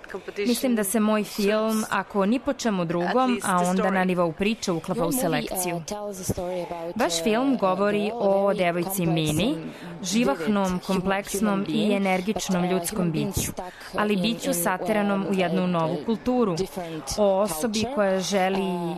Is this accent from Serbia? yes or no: no; Norway; Ja sam rođena i odrasla u Norveškoj, vaspitavana od strane roditelja Pakistanaca